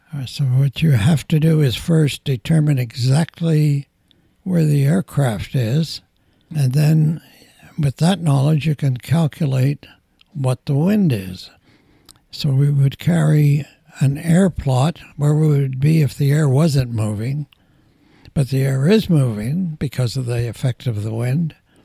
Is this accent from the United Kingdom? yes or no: yes; England, United Kingdom; is going to be in Canada, and you were born and raised in England.